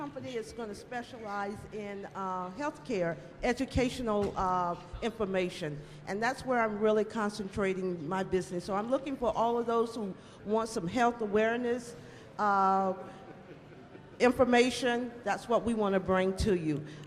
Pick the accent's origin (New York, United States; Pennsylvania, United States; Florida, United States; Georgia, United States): Florida, United States; Tampa; I'm from Tampa, Florida.